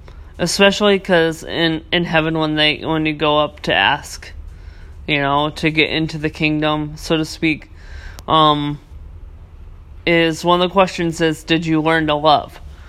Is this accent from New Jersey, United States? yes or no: no; Michigan, United States; moved away as an adult; I went back to my hometown in Michigan, and it didn't take 1 to 2 days to realize that I have it way better here.